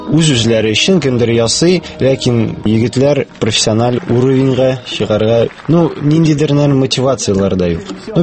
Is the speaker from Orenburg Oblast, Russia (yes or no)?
no; Kazan, Tatarstan, Russia; мин Казанда тудым, Казанда яшим, Казанда мәктәпне бетердем, Казан мәктәбен. Хәзер мин инде укыйм Казан федераль университетында 2-нче курста